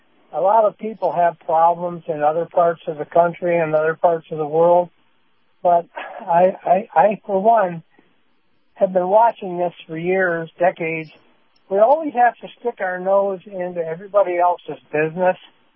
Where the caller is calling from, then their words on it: Sarasota, Florida, United States; I'm calling from Sarasota.